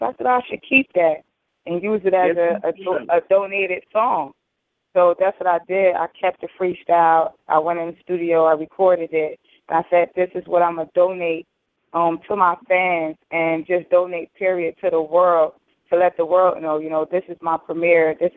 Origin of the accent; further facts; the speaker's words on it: Trenton, New Jersey, United States; Well, kind of raised in North and Trenton. So, you know, I kind of claim both cities, but I'm originally from New Jersey.